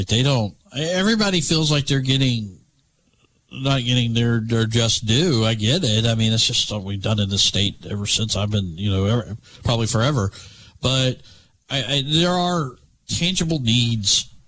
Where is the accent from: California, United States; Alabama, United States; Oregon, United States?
Alabama, United States; I grew up in Alabama. I grew up in Shelby County